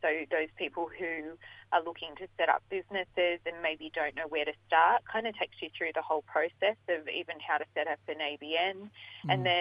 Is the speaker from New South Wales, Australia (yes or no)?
yes; Griffith, New South Wales, Australia; Yeah, so I'm from Wiradjuri country, grew up out there. My family is Wiradjuri and Nyampa, yes. Originally from Griffith area.